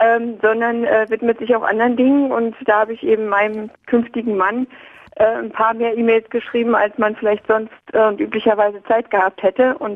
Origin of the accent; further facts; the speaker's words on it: Berlin, Germany; now in Australia; Wir sind oft in Deutschland, ich komme aus Berlin, pflegen also die Familienkontakte, weil ich ja die Einzige hier bin.